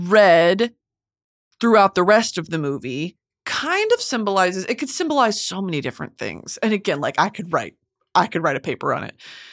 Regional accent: the South, United States; Also, sorry, I'm from the South. I say movie.

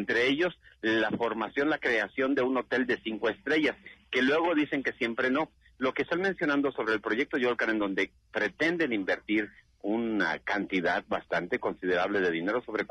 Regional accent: Tonalá, Jalisco, Mexico; todos los que vivimos aquí en Tonalá, los que somos de Tonalá

